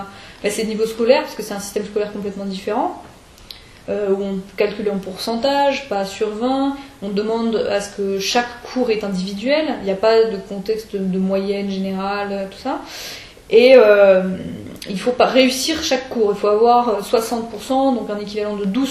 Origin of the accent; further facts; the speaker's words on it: France; moved away as an adult; now in Canada; on était plusieurs Français arrivés en même temps et à être accueillis et dans le cégep